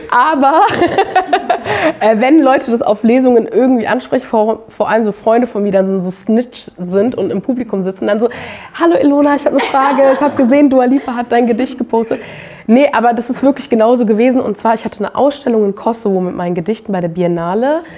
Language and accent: German; Lower Saxony, Germany; also born or lived in Hanover; now in Berlin, Germany; Ich bin in Pferden groß geworden, das ist in Niedersachsen, gar nicht so weit von deiner Gegend, Nähe Hamburg. Genau, und ich bin da zur Schule gegangen und dann bin ich nach Hannover zum Studieren und dann bin ich nach Berlin gekommen